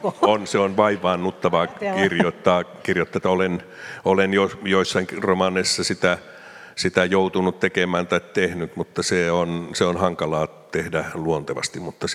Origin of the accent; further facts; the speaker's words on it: Eastern Finland, Finland; mä olen Itä-Suomesta maalta kotoisin.